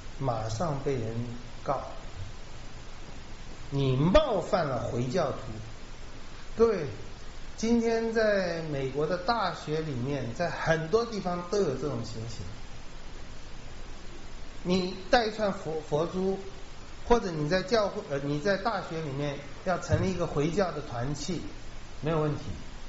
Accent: China; 我不讲黑人或者是白人或我们中国人或者是华人与狗不能进去，这我们以前也很愤怒的哈。

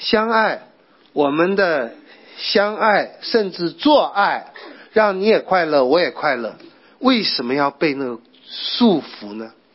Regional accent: China; 这个在西方传统叫自然法的传统，在我们中国人讲的就良知良能

